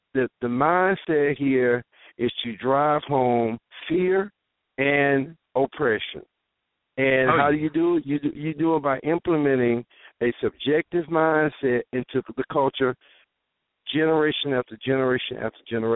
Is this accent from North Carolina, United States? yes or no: yes; Durham, North Carolina, United States; I'm from Durham, and I watched a community from a child turn from 85% black to less than 45% black